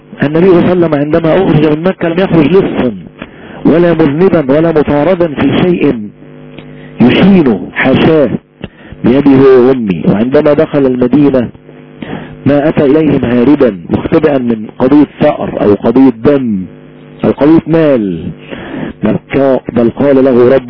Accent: Egypt; إنني أخاف على بلدي مصر مخافة شديدة

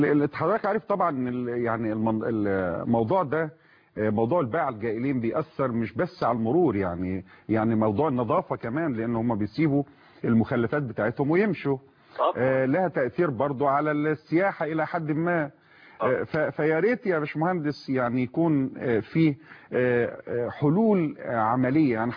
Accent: Egypt; احنا كمصريين

